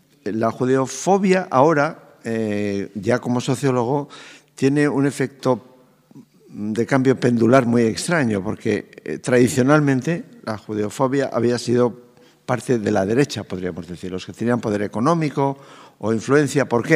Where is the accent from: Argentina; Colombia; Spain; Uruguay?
Spain